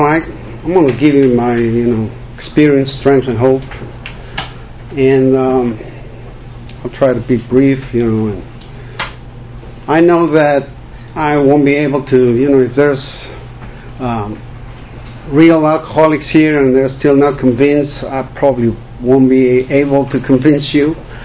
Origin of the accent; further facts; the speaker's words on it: Mexico City, Mexico; I am from Mexico City. I was born December 15, 1959.